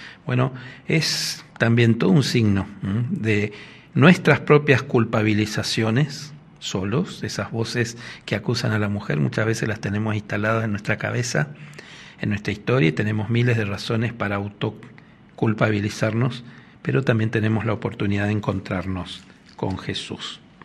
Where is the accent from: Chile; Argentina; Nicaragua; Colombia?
Argentina; Itatí, Corrientes; somos medio vecinos porque yo soy de Itatí.